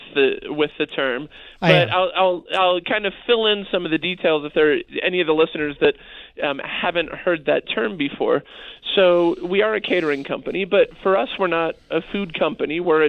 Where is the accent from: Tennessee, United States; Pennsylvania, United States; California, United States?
Pennsylvania, United States; I can't claim to do it in true New Yorker style, although I grew up in Pennsylvania.